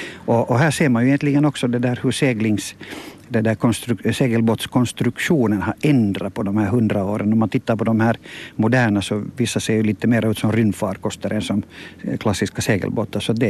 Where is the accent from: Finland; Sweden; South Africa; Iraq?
Finland; Vi är alla finländare, eller vi är alla finlandssvenskar, studiekompisar.